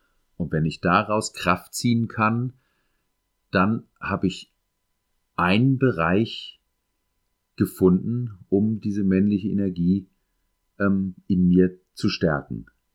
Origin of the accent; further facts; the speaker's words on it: Northern Germany, Germany; ich komme aus Norddeutschland und deswegen bin ich hier verwurzelt und hier verhaftet